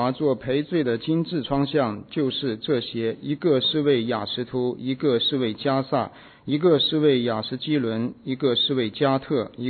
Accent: China; 他觉得说我们中国人呢是要拜我们中国人的神的

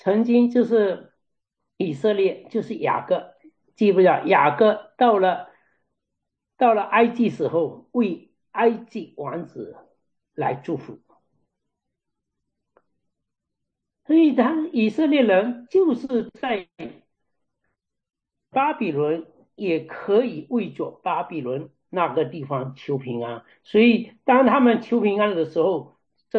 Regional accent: China; 好像我们中国人有说，就是无药可救的。

